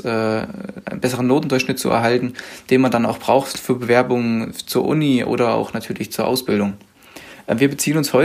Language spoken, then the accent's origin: German; Thuringia, Germany; Ich komme aus Thüringen, bin auch gebürtiger Thüringer. Bei uns nennt man das zum Beispiel Ehrenrunde drehen oder hängen bleiben.